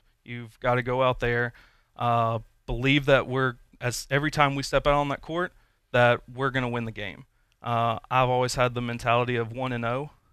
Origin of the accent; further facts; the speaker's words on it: Birmingham, Alabama, United States; I grew up in Birmingham, so me and my dad used to go watch a lot of UAB basketball.